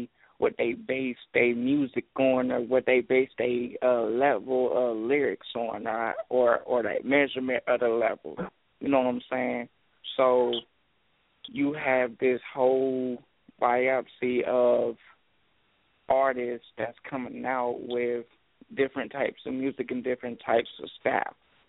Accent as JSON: {"language": "English", "town": "Dayton", "region": "Ohio", "country": "United States", "said": "Now, I'm an artist from Dayton, okay?"}